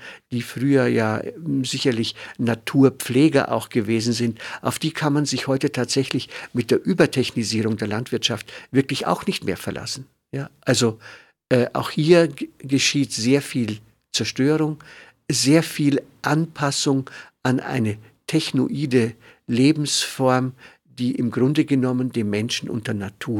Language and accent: German; Austria; Bei uns in Österreich fängt man wohl auch schon damit an.